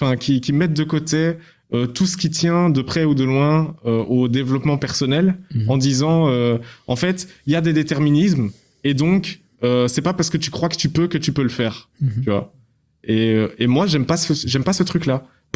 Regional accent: Belgium; Je suis belge, moi, déjà.

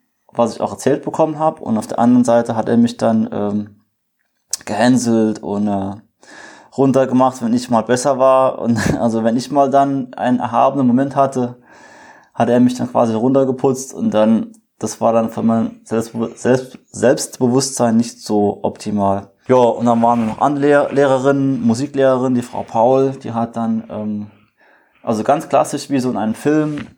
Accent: Germany; Ja, ich bin halt in Deutschland aufgewachsen, ging halt ganz klassisch zum Kindergarten und zur Grundschule etc.

